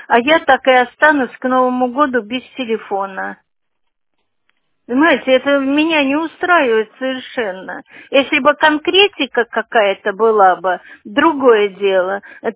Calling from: Shushary, Saint Petersburg, Russia; я из Шушар, Соколова, Первомайская, 19, корпус 1, квартира 51.

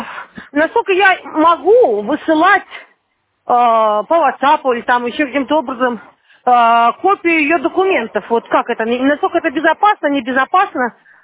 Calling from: Moscow, Russia; я соцработник из Москвы.

